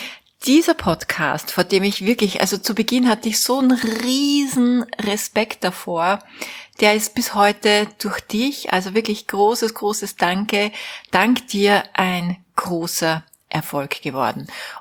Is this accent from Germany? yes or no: no; Austria; Die Fenster sind natürlich nicht so dicht wie bei uns in Österreich.